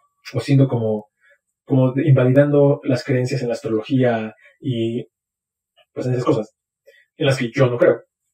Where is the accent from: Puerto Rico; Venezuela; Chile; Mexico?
Mexico; soy un hombre mexicano de 34 años, soy psicólogo, vivo en el centro, tengo cierta clase social